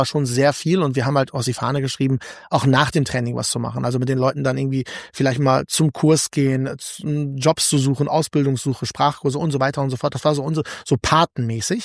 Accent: Germany; ich kann zwar ein bisschen Russisch, aber ich bin kein Russe. Ich bin Deutsch mit Migrationshintergrund.

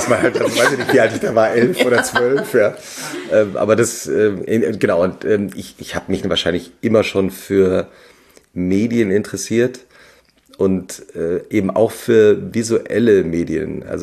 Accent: Langgöns, Hesse, Germany; Ich bin ja im Dorf aufgewachsen in Langgöns, also nördlich von Frankfurt. Bei Gießen bin in Butzbach zur Schule gegangen. Das ist in der Wetterau, ein bisschen weiter südlich.

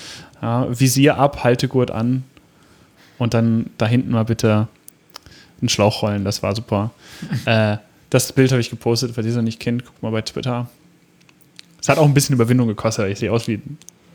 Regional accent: Hanover, Lower Saxony, Germany; Herrn Oberbranddirektor A.D. Lange aus Hannover, also auch noch der Amtsleiter der Feuerwehr meiner Heimatstadt

